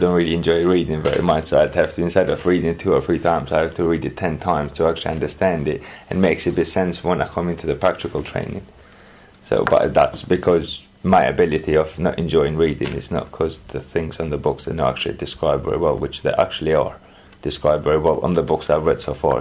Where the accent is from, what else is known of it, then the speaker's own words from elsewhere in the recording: Albania; English is a second language; now in London, United Kingdom; I'm from Albania, live in London.